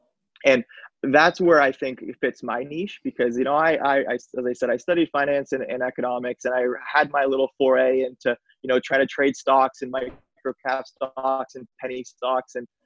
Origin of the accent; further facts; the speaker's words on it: St. Catharines, Ontario, Canada; now in Toronto, Canada; I'm born and raised in Niagara, Ontario. So kind of near the border of Niagara on the Lake, St. Catharines, where I'm from.